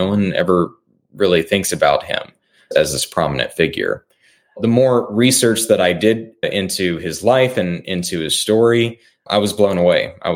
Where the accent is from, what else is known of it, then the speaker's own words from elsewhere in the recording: Ironton, Ohio, United States; I knew that he came from Ripley, Ohio, not too far away from where I grew up in Ironton.